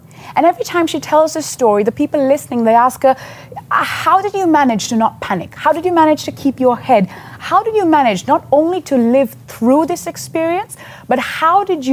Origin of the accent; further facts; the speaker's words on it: Sri Lanka; I was born and raised in Sri Lanka.